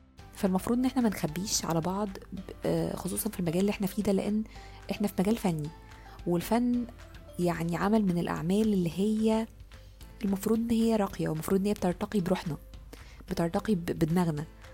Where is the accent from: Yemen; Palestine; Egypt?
Egypt; يعني لو حاسس مثلا ان في حد في الفيلد عندنا في مصر